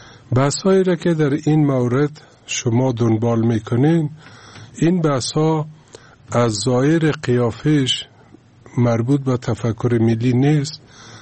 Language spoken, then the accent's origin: Persian; Afghanistan; جهان میدانه که ما مسلمان هستیم، جهان میدانه که ما افغان هستیم.